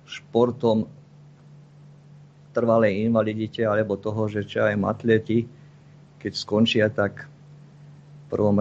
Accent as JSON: {"language": "Slovak", "region": "central Slovakia", "country": "Slovakia", "said": "Pozdravujem aj Nora na Stredné Slovensko, odkiaľ pochádzam."}